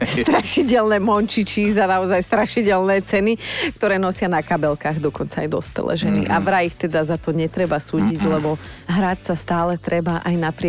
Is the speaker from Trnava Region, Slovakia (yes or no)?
yes; Borovce, Trnava Region, Slovakia; tak by sme mali takú bandu kamošov u nás v Borovciach a hrávali sme najprv teda futbal